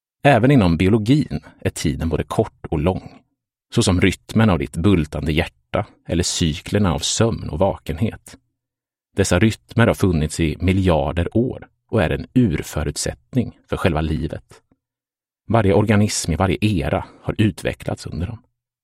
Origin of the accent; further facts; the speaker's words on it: Karlskoga, Örebro County, Sweden; fyllde den gula skåpbilen med paket som skulle levereras till företag runt om i min hemstad Karlskoga